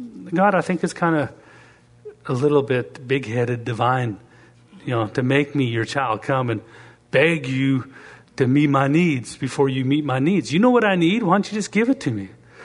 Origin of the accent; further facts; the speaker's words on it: Canada; now in United States; I'm an American citizen, but I'm also a Canadian citizen. I'm proud of maple syrup and hockey and everything like that. Fries with gravy. I'm proud of anything Canadian.